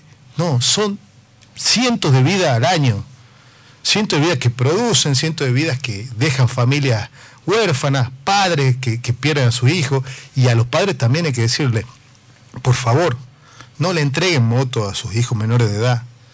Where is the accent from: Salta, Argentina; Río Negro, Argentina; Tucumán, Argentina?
Tucumán, Argentina; Nosotros, como tucumanos, como ciudadanos, como vecinos de cada ciudad de esta provincia